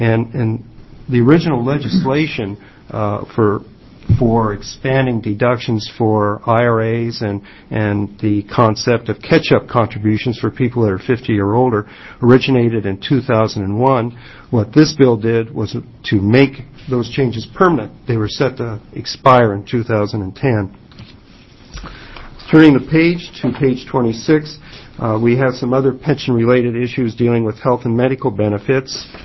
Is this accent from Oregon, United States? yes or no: yes; Oregon City, Oregon, United States; Mr. Chair, members of the committee … from Oregon City.